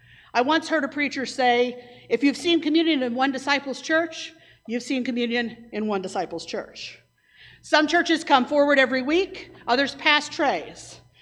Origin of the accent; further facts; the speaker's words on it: Kentucky, United States; The church I grew up in Kentucky took the bread individually to celebrate our individual relationships with Christ